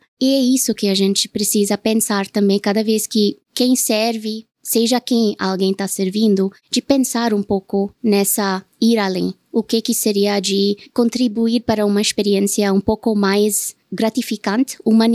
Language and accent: Portuguese; India; sou indiana, temos que ter uma mantra